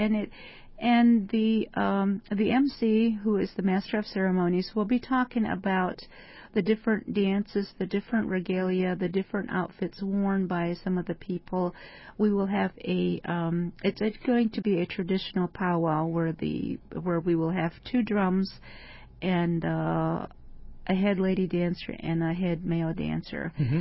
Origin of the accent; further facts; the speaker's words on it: Acoma Pueblo, New Mexico, United States; now in Cleveland, United States; I was on the reservation. I'm from New Mexico. Acoma Pueblo. There are 19 tribes of villages called Pueblos in New Mexico, and Acoma is one of them.